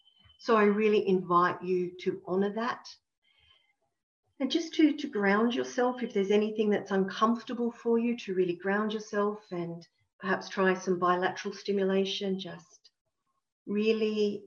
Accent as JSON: {"language": "English", "country": "Australia", "said": "Sometimes we do voice as an Australian I, as an Australian I feel, or as an Australian I see things like this."}